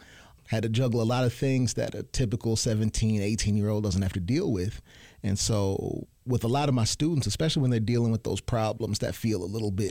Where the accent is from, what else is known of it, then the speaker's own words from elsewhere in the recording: Saginaw, Michigan, United States; born there; I was born in Saginaw, Michigan, and I don't know if everybody's familiar with that area. I was born in Saginaw, Michigan in the 80s.